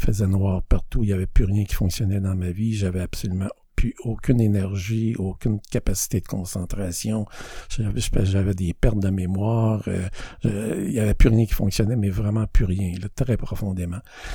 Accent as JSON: {"language": "French", "region": "Quebec", "country": "Canada", "lives_now": "Montreal, Canada", "said": "on a décidé de m'envoyer chez une des sœurs de ma mère à Montréal, alors que je viens des cantons de l'Est, pour aller continuer ma vie."}